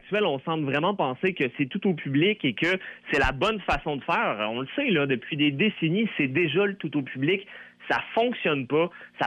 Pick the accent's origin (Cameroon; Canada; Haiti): Canada; Quebec; Moi, en tant que Québécois